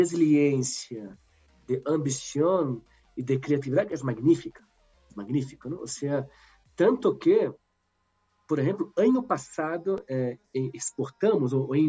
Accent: Brazil; Spanish is a second language; y soy latino, soy brasileño, soy vivo, está en mi sangre.

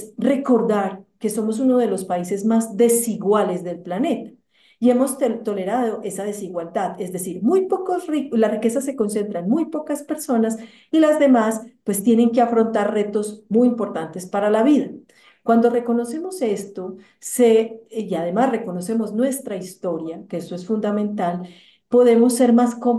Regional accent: Colombia; el gran reto que nosotros como colombianos debemos gestionar

